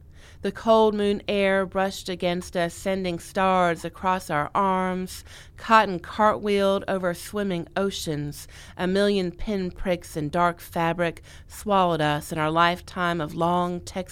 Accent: Greenville, United States; I grew up in Greenville, and I remember in downtown Greenville, we had that wonderful library that's got the giant earth in the middle of it.

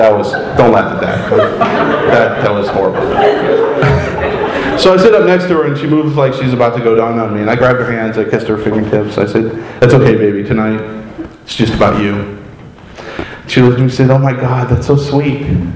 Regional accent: Clovis, California, United States; So I grew up in Clovis, California. Anybody familiar with Clovis?

